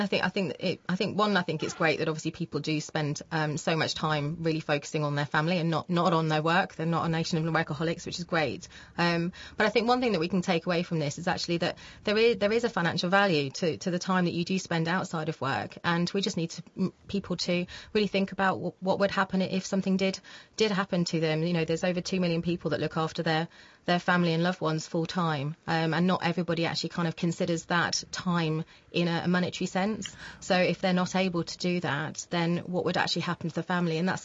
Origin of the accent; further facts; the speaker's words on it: Lincoln, East Midlands, United Kingdom; I'm actually from Lincoln myself